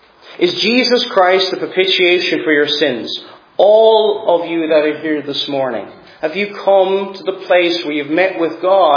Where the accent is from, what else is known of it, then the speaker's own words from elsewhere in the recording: Cork, Munster, Ireland; I'm from Cork originally